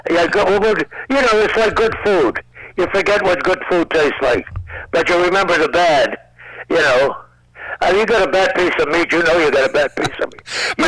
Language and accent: English; France; I come from France, and in France, we also have a republic like you have.